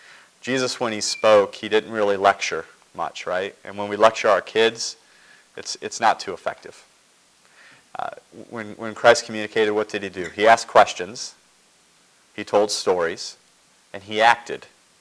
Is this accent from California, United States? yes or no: no; Ohio, United States; I grew up in Ohio, but in Huron County, and I've seen the word Huron around here a lot.